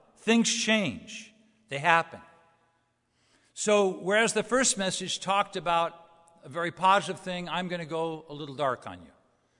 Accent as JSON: {"language": "English", "town": "Los Angeles", "region": "California", "country": "United States", "tie": "born or raised there", "said": "For me, I grew up in Los Angeles. I wanted to be a Los Angeles Ram quarterback."}